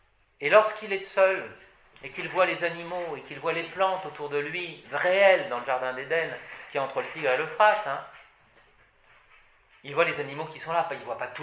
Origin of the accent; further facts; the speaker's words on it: Paris, Île-de-France, France; c'est mon côté du Titi parisien du 12e arrondissement. Non. Je suis corse par mon père